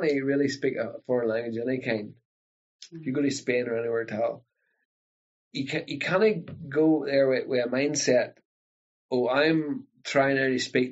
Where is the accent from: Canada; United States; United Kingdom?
United Kingdom; Northern Ireland; I went to England and I says … from Northern Ireland